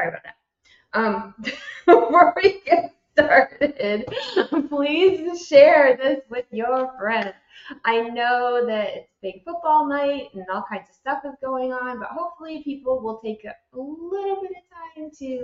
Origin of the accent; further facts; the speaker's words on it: Detroit, Michigan, United States; not just because we're from them from Detroit, but for years and years and years, the Lions have been a butt of jokes